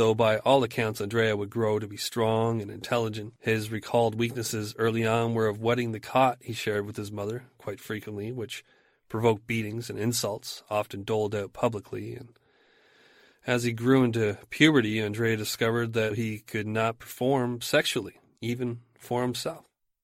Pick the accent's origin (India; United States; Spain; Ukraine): Ukraine; I grew up during war. No one was kind. We only wanted to survive. No one was kind. I was from Ukraine.